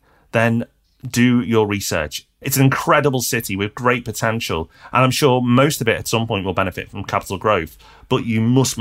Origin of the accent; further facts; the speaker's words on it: Liverpool, North West England, United Kingdom; just because I'm from Liverpool and on the property podcast